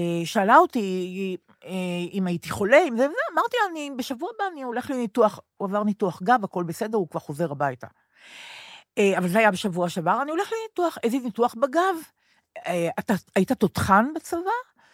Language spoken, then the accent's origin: Hebrew; Rehovot, Central District, Israel; ואני גדלתי ברחובות, זה עושה לי טוב פריחה של הדרים.